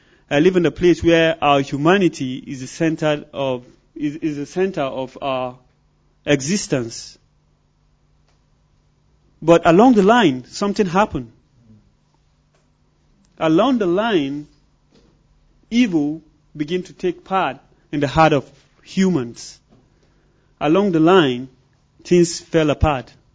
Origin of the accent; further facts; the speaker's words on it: Northern Nigeria, Nigeria; Even me, I never had the opportunity to visit some part of Nigeria as a Nigerian, you know. So, but we both are from northern part of Nigeria